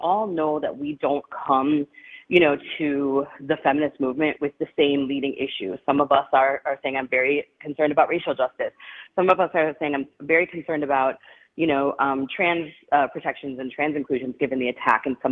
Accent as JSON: {"language": "English", "town": "Milwaukee", "region": "Wisconsin", "country": "United States", "also_born_or_lived": "New York", "lives_now": "Texas, United States", "said": "I'm from Milwaukee, really happy to be bringing it back home this year."}